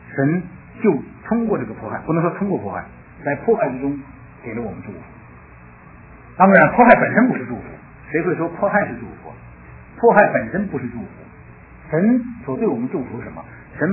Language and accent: Chinese; China; 我们中国人有我们自己的耶路撒冷，也有我们自己的雅典。